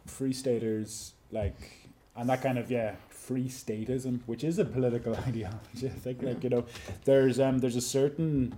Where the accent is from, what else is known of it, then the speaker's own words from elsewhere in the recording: Ireland; because we all love being Irish.